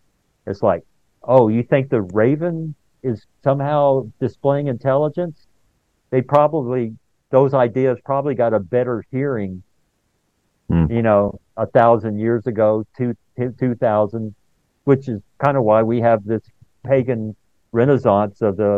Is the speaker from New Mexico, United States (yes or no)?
yes; Los Alamos, New Mexico, United States; I grew up in Los Alamos in northern New Mexico, and 5 miles down, 3 miles north of the trailer park where my family lived is where they developed the atomic bomb